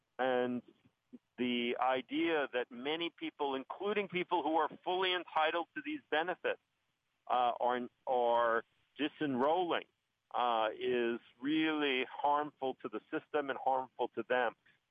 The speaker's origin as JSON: {"language": "English", "town": "Brooklyn", "region": "New York", "country": "United States", "tie": "born or raised there", "said": "I was born in Brooklyn, so I'm a native New Yorker, and it's been a life dream to be able to run the system in my own hometown"}